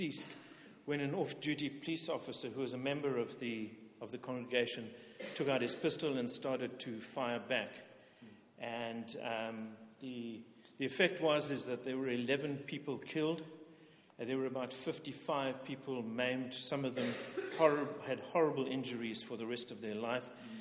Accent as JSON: {"language": "English", "country": "Zimbabwe", "tie": "born or raised there", "also_born_or_lived": "United Kingdom / Cape Town", "moved": "as an adult", "said": "And I was born in the UK. At 3 months, I went to Rhodesia, which is now Zimbabwe, where I was schooled and spent 2 years in the Rhodesian Army, and then went to Cape Town University to study."}